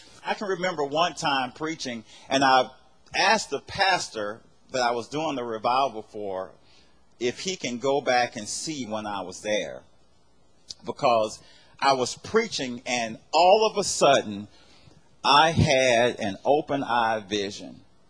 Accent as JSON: {"language": "English", "region": "Louisiana", "country": "United States", "said": "first thing out of her mouth was, you talk funny. Yes, I'm from Louisiana."}